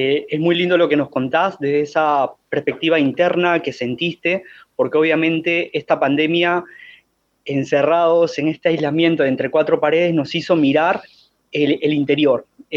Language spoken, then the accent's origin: Spanish; Peru; yo no soy de Argentina, soy de Perú.